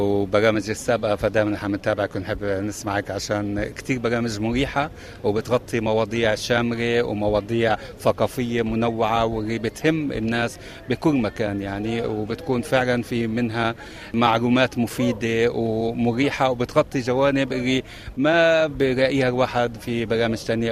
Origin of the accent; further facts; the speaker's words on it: Jerusalem, Palestine; من القدس أنا، ونحن جايين بالزيارة هنا على المنطقة